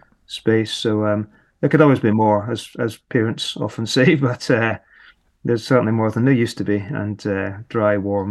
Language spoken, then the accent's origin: English; Glasgow, Scotland, United Kingdom; I started skating in Glasgow. I was born in Glasgow, skated there from 1987. Moved through to Edinburgh in 1993 to study